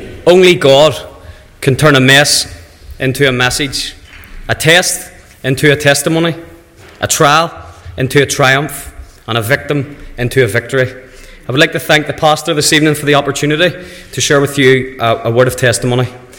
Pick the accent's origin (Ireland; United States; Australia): Ireland; Rathcoole; I was born and reared in Rathcoole, later moving to Monkstown.